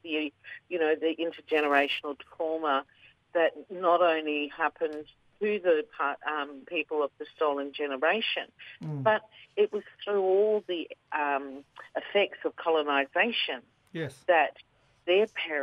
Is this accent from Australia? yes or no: yes; Western Australia, Australia; also born or lived in Queensland / Cairns; now in Darwin, Australia; I'm Yamaji from Western Australia.